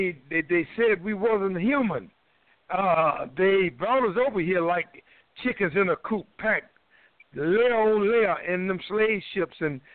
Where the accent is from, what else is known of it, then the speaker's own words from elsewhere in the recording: Durham, North Carolina, United States; Even in my hometown, Durham, it was called Black Wall Street.